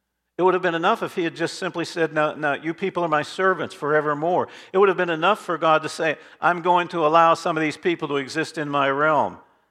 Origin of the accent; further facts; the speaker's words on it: Barkeyville, Pennsylvania, United States; Although I am from Barkeyville, Pennsylvania.